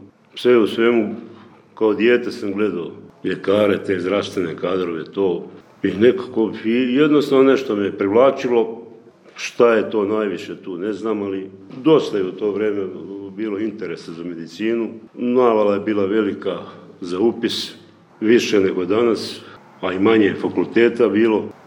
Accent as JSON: {"language": "Serbian", "town": "Benkovac", "region": "Zadar County", "country": "Croatia", "tie": "born or raised there", "also_born_or_lived": "Čapljina / Skopje", "said": "Moj otac je dobio prekomandu. Kad sam imao 5 godina, dobio prekomandu u Benkovac. Tu sam ostao do svog 7. razreda. Onda dobija prekomandu u Skoplje. Znači, tu sam živio s roditeljima do 75. godine."}